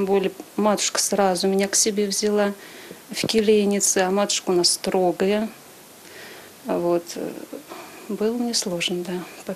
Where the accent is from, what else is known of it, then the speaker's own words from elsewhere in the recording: Penza Oblast, Russia; Родом я из Земеченского района Пензенской области. Из семьи я простой, обычный рабочий.